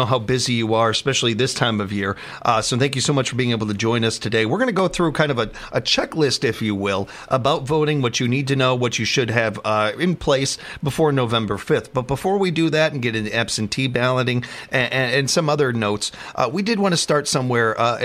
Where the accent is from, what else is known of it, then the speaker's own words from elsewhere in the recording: Chicago, Illinois, United States; So I come from a very political family, especially growing up in Chicago, where politics, you know about that, like you know your sports teams.